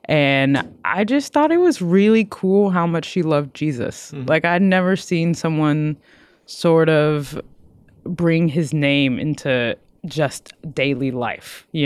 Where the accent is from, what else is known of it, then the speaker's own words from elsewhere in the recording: Austin, Texas, United States; So I'm originally from Austin, Texas. So grew up sort of with a lot of green around me.